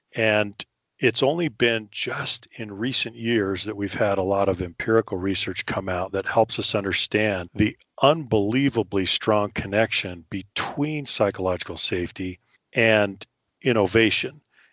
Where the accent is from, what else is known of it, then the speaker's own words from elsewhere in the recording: California, United States; also born or lived in Colorado / Washington, D.C. area / Europe / Asia; I've lived in Europe. I've lived in Asia. I grew up in Colorado and then California. So I was a West Coast kid in LA and then the Bay Area.